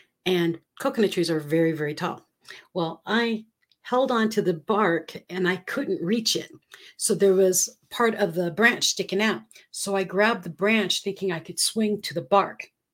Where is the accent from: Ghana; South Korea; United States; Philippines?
Philippines; I was like 16. I grew up in the Philippines.